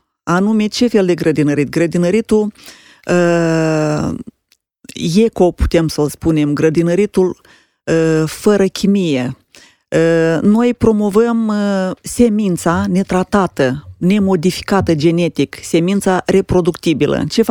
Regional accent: Romania; dar din România toți suntem din acest grup

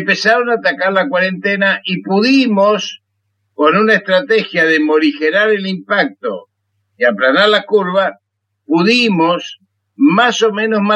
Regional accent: Argentina; Todo esto hace que en mi país, en la Argentina

